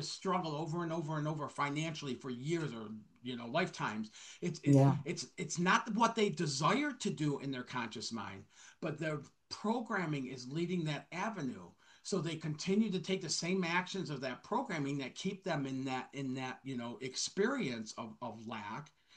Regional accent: Detroit, Michigan, United States; I grew up in Detroit, Michigan, in a very low income family and stuff.

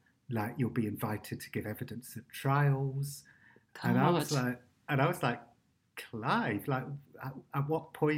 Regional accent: Cardiff, Wales, United Kingdom; Because I had like a bad time growing up in Cardiff, you know, I wasn't popular

